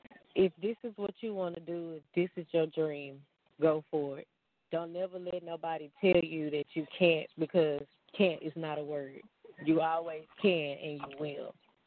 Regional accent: Dallas, Texas, United States; I'm 30 years old. I'm from Dallas, and I just like to have fun.

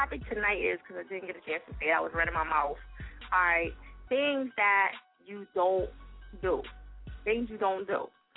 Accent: New Jersey, United States; Shout out to my people in Jersey, in case y'all know I am from Jersey.

